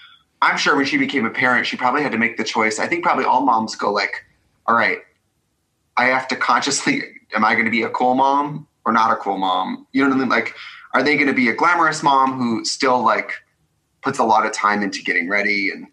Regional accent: Midwest, United States; it's clear that I'm from the Midwest.

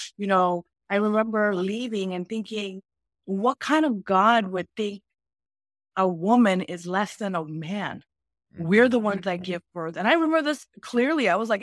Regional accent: Iran; now in United States; when I came from Iran, I kind of completely disconnected. Like, I want to have nothing to do with almost that country, that religion.

